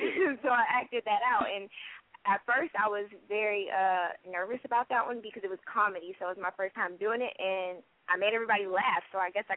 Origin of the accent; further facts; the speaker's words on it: Georgia, United States; I'm a model and I'm an actress, and I'm from Georgia.